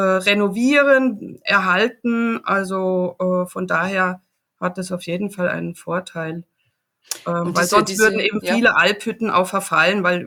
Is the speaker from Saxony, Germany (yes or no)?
no; Baden-Württemberg, Germany; Am Anfang hast du mich als jemand vom Bodensee vorgestellt und ich komme aus dem Dreiländereck, also von der grünen Grenze Basel.